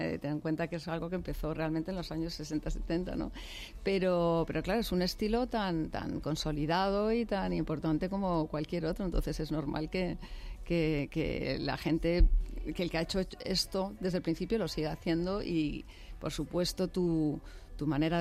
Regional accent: Madrid, Community of Madrid, Spain; born there; yo ya nací en Madrid, ni siquiera hablo danés.

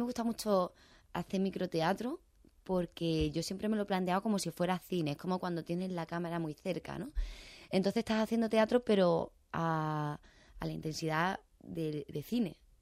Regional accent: Nerja, Andalusia, Spain; esta canción me lleva a mi tierra, me lleva a mis orígenes, me lleva a mi familia, me lleva a Nerja, que toda mi familia es de allí, de Nerja.

